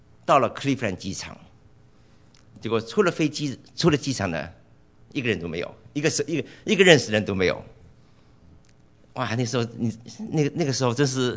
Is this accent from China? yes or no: no; Taiwan; 我是从台湾来的